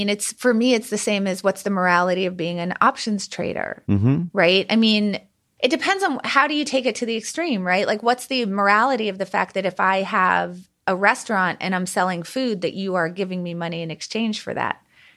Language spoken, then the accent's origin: English; Philadelphia, Pennsylvania, United States; Yeah, well, I'm happy that we made it work out and that you got to be in my hometown.